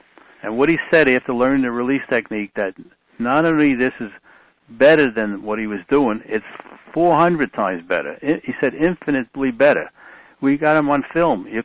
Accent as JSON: {"language": "English", "town": "Bronx", "region": "New York", "country": "United States", "tie": "born or raised there", "said": "I grew up in the Bronx, and I was not a very trusting person."}